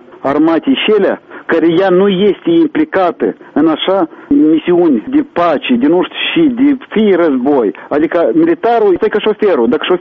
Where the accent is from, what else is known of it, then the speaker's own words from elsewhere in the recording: Moldova; cred că am fost tratați ca națiune, ca moldoveni carne de tun